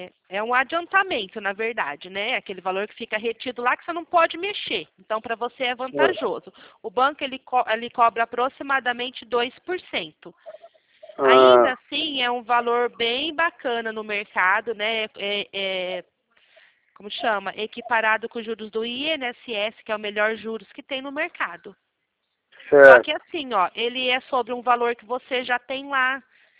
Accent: São Paulo, Brazil; now in Mogi Guaçu, Brazil

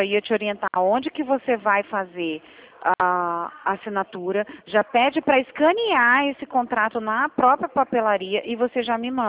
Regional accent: Espírito Santo, Brazil; É que eu sou capixaba, né?

